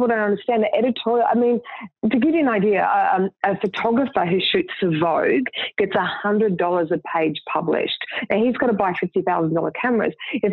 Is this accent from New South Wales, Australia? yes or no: no; Brisbane, Queensland, Australia; Okay, well, I'm from Queensland, Brisbane originally.